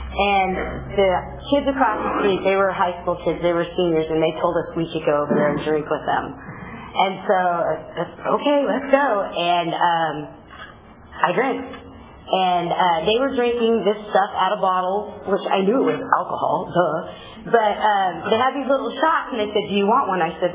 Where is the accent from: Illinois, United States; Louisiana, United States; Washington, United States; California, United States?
California, United States; Fresno; now in Corcoran, United States; I am from Corcoran. I wasn't originally. I'm from Fresno. I was born and raised there to two wonderful parents